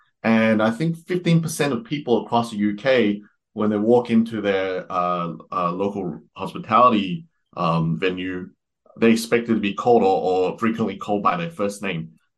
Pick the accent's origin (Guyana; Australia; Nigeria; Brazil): Australia; now in United Kingdom; So I moved here in 2019. I'm originally Australian.